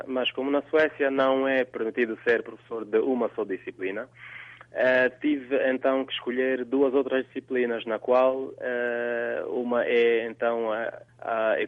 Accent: Angola; also born or lived in Namibia; now in Norway; Portanto, eu saí de Angola em 1993, nunca quis sair de Angola, mas portanto o motivo foi a guerra que se fez sentir depois das eleições em 1993 e portanto fui para a Namíbia

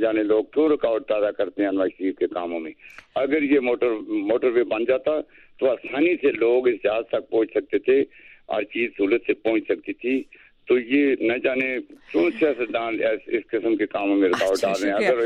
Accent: Havelian, Khyber Pakhtunkhwa, Pakistan; میں ریلیاں کا رہنے والا ہی ہوں

